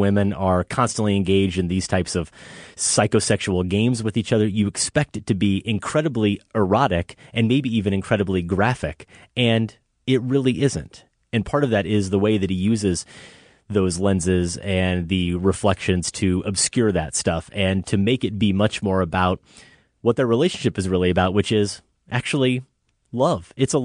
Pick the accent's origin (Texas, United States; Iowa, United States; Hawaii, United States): Iowa, United States; I'm from Iowa. I don't have a Chicago accent.